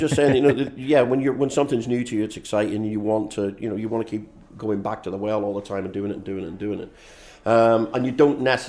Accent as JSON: {"language": "English", "region": "Northern Ireland", "country": "United Kingdom", "tie": "born or raised there", "said": "And growing up in Northern Ireland, that really hit home"}